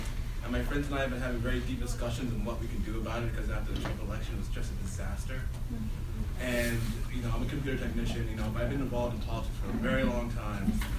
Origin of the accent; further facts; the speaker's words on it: New Jersey, United States; I'm from New Jersey.